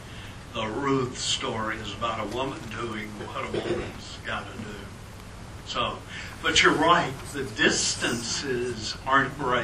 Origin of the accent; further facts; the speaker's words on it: Natchez, Mississippi, United States; I grew up in Natchez, right on the Mississippi. I know rivers, right?